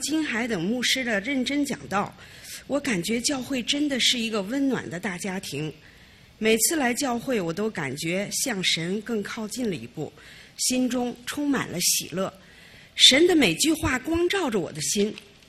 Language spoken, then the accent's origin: Chinese; China; now in United States